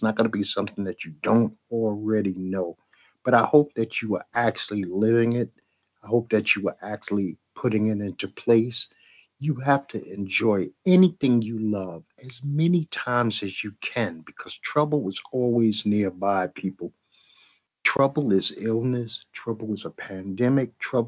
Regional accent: Brooklyn, New York, United States; I'm from Bed-Stuy, Brooklyn, America.

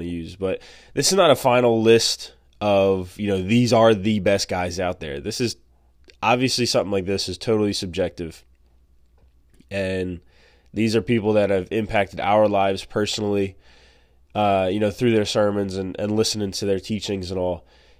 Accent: Maine, United States; he is my OG pastor when I was born and raised in Maine.

